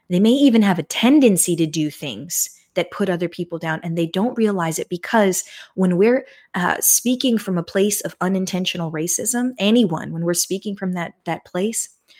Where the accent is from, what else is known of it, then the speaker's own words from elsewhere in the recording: United States; I'm going to speak to my American audience because I am coming to you as an American